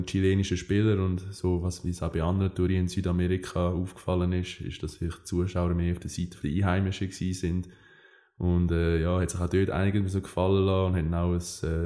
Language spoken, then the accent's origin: German; Switzerland; Ist jetzt zwar bei uns in der Schweiz nicht so